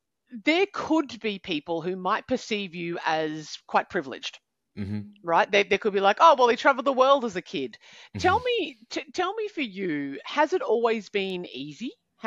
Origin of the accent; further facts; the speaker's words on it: Australia; born there; I was born in Australia.